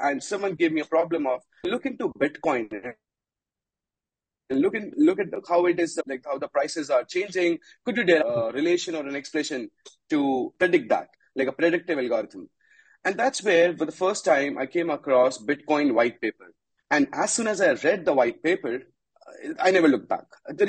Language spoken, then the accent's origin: English; India; I come from India.